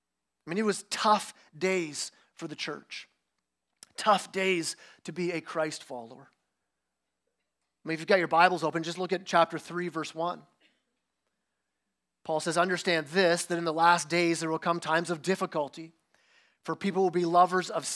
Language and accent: English; Canada; I'm Canadian